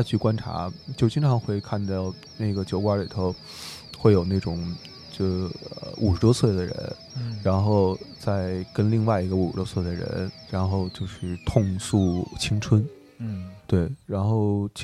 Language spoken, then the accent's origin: Chinese; Beijing, China; 我小时候住在的地儿是在。就是广安门北京首钢特钢厂的附近，对，然后所以我包括我父亲工作的单位旁边就是一条那个铁道，南二环的一条铁道